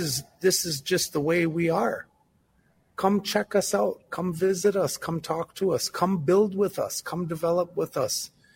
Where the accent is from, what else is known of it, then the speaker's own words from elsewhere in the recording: Minneapolis, Minnesota, United States; but the fact of the matter is I am from Minneapolis. I was here as a young man. I was just a young boy, and this stuff wasn't around.